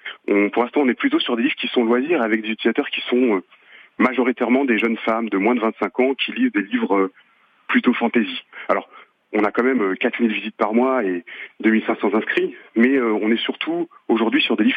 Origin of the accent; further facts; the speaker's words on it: Strasbourg, Grand Est, France; avec la ville de Strasbourg, parce qu'on est strasbourgeois.